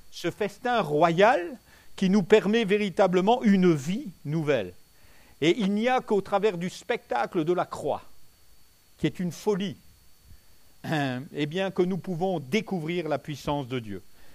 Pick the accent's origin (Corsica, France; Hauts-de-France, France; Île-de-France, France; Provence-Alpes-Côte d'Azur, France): Provence-Alpes-Côte d'Azur, France; Aix-en-Provence; Moi, je viens d'Aix